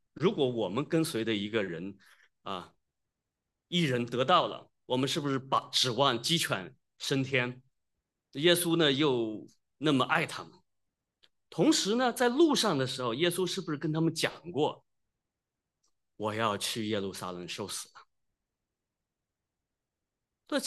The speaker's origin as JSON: {"language": "Chinese", "country": "China", "said": "那圆明园呢，是我们中国人觉得那个园林修造的是非常好的，"}